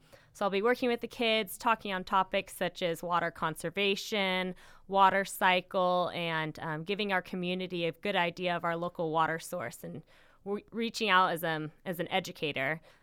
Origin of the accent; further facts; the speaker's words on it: Ventura, California, United States; So I grew up in Ventura. I grew up in Ventura Unified. I went to elementary school through high school here in Ventura